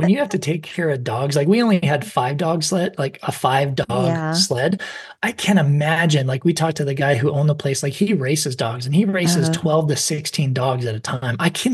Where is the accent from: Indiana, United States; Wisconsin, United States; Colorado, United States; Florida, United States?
Colorado, United States; we're from Colorado, so we have this beautiful landscape and playground.